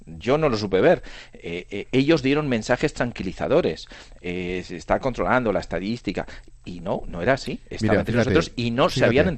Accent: Spain; Yo no me imaginaba que hoy, 2 de abril, íbamos a estar hablando de que en mi país habían muerto 10.000 personas por el coronavirus.

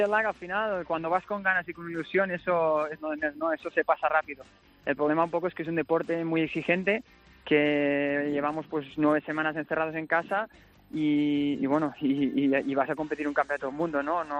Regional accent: Barcelona, Catalonia, Spain; yo soy de Barcelona, las conexiones pues son un poco malas.

